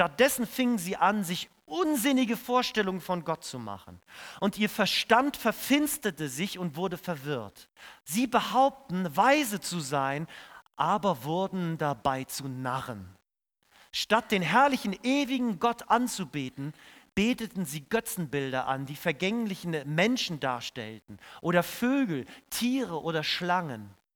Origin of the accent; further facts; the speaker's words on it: Russia; now in Germany; Ich weiß noch, ich bin aus Russland gekommen.